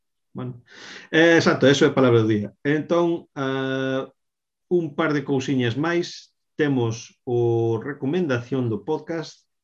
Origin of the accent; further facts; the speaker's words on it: Galicia, Spain; E pregúntame de onde era eu. Dígolle, de Galicia, con orgullo.